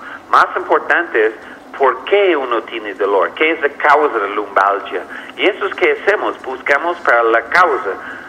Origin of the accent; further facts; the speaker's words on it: Canada; born there; Spanish is a second language; Yo nací en Canadá.